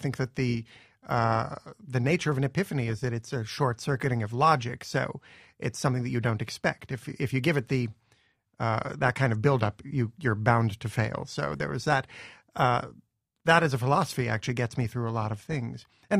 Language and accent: English; Canada; I'm Canadian, after all.